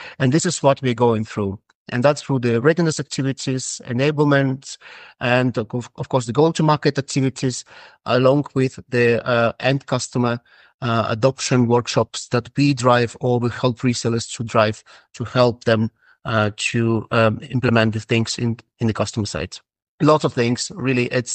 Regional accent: Estonia; English is a second language; now in Berlin, Germany; I'm originally from Estonia, but today I'm based in Berlin, in Germany.

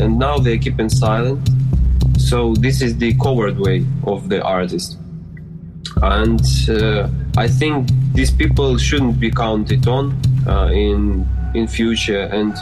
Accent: Luhansk, Luhansk Oblast, Ukraine; now in Kyiv, Ukraine; a musician from Kyiv, originally born and raised in Luhansk, which is now occupied by Russians.

